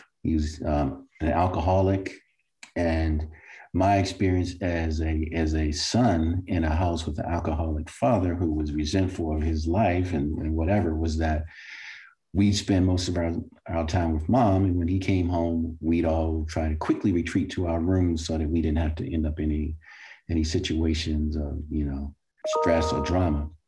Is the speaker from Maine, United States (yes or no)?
no; Baltimore, Maryland, United States; As Kelly mentioned, I am from Baltimore. I am, you know, one of five siblings.